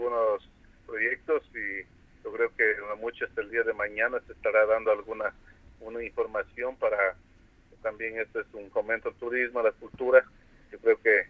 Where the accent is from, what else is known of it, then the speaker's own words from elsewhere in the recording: Zamora, Zamora-Chinchipe, Ecuador; somos todos los zamoranos